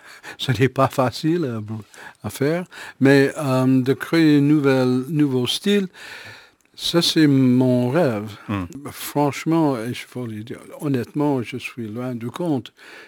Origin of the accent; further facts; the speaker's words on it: Los Angeles, California, United States; moved away as an adult; also born or lived in Phoenix / New York City; now in Liège, Belgium; Après Phoenix, j'ai grandi en Californie du Sud, à Los Angeles. Et après à Los Angeles, je suis allé faire mes études et terminer mes études à New York City, au Juilliard School of Music.